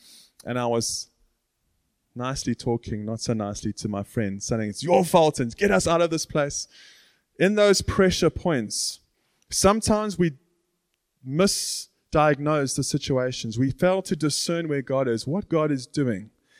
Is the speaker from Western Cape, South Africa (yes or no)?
yes; Hout Bay, Western Cape, South Africa; I grew up in Hout Bay, which is in Cape Town.